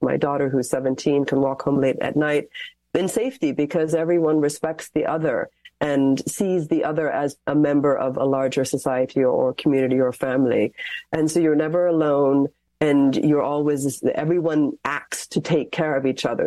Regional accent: Ireland; born there; He's an Irish citizen because I was born in Ireland

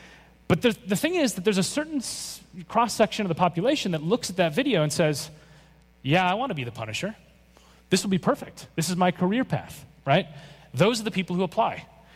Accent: Minneapolis, Minnesota, United States; born or raised there

